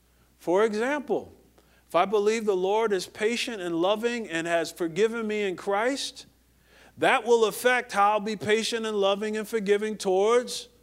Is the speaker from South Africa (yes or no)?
no; New Jersey, United States; We used to have a name for that where I grew up in Jersey.